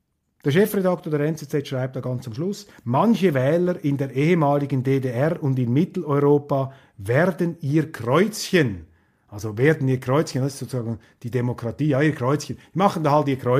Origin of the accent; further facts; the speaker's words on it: Switzerland; Nun will ich auch hier nicht selbstgerecht urteilen als Schweizer.